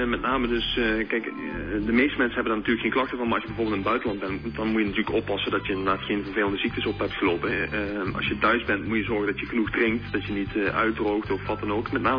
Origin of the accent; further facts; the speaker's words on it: Limburg, Netherlands; Ik kom uit Limburg, dus.